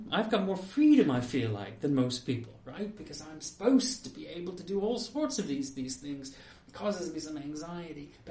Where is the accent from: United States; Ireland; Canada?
Canada; I was in Canada. I'm from Canada, and I did my BA, my MA there at the University of Alberta in French history and French language.